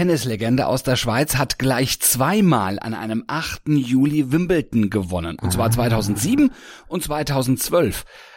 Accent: Hanau, Hesse, Germany; Ich habe in meiner Heimat in Hanau geguckt

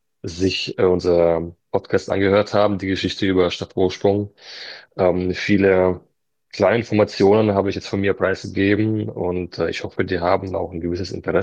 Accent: Landau, Rhineland-Palatinate, Germany; dass mich die Leute in Landau mittlerweile kennen und erkennen. So, das macht mich persönlich auch schon glücklich hier in meinem Heimatort.

